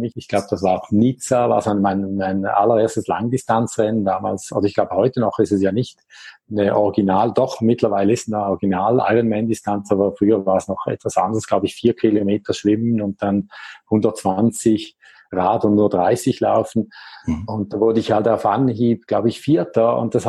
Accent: Appenzell, Switzerland; Also ich bin aufgewachsen, wohne immer noch im Appenzellerland. Das liegt ganz im Osten der Schweiz, nahe an Deutschland und Österreich, der beiden Grenzen.

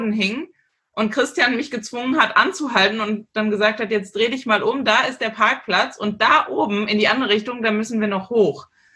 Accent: North Rhine-Westphalia, Germany; Und geboren bin ich auch gar nicht hier in Süddeutschland, sondern ich komme gebürtig aus Nordrhein-Westfalen und bin auch dort in der Großstadt aufgewachsen und habe dann auch danach mein weiteres Leben eigentlich fast nur in Großstädten verbracht

